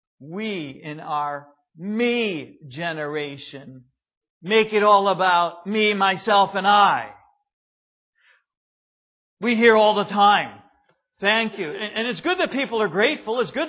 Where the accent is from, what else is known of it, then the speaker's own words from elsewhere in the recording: Troy, New York, United States; I'm from Troy, New York. There's a Shushan just up the road from us, just a couple of miles.